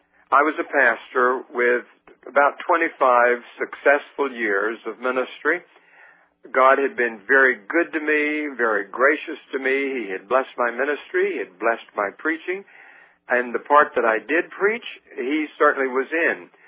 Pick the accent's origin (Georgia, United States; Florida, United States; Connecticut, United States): Florida, United States; Miami; moved away as an adult; also born or lived in Homestead; I grew up in South Florida, born in Homestead, which is south of Miami. When I moved to Miami, I had to go north. I grew up there, went to high school there, then in 1949, moved to Atlanta